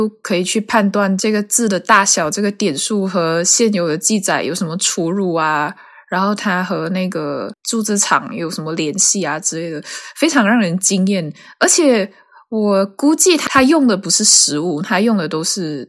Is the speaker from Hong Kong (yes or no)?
no; Malaysia; now in United Kingdom; 我是马来西亚人，然后我来英国